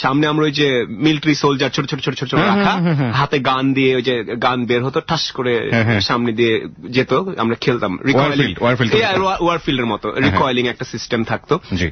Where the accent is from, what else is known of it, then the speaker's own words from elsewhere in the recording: Jessore, Khulna Division, Bangladesh; born there; also born or lived in Chittagong; আর্মির চাকরি 2-2.5 বছর পর মুভ করতাম, এই করতে করতে যশোরে জন্মেছি মনে নেই কিছুই, থাকার কথা না বায়োলজিক্যালি। দেন চিটাগং